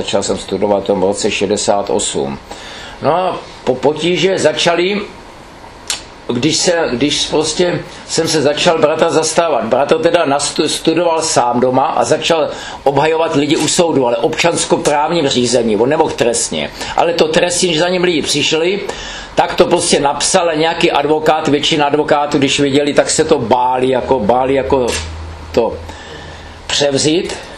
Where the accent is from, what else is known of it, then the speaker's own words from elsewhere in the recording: Dolní Branná, Hradec Králové Region, Czechia; also born or lived in Vrchlabí; Narodili jsme se oba dva ve Vrchlabí, ale bydleli jsme v Dolní Brany, to je 4 km od Vrchlabí. Naše rodina tam už žila prokazatelně 400 let